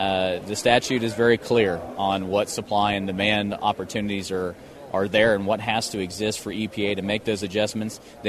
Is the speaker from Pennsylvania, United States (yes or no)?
no; Kansas, United States; And to be here on this historic day in my home state to welcome in a cellulosic facility, Abengoa should be proud. The citizens of Stevens County should be proud.